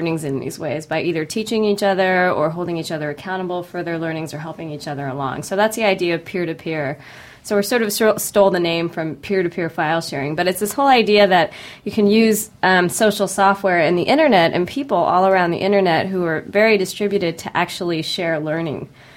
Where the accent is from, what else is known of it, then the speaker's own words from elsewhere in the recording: California, United States; I'm from California.